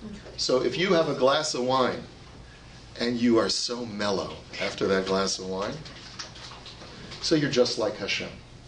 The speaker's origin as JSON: {"language": "English", "region": "California", "country": "United States", "said": "I know I come from California, so."}